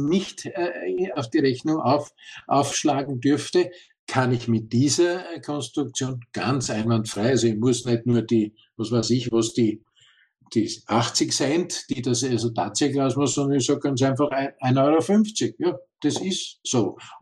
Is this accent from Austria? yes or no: yes; Austria; Bei uns in Österreich sind es 2 Menschen, die sich zusammenfinden müssen.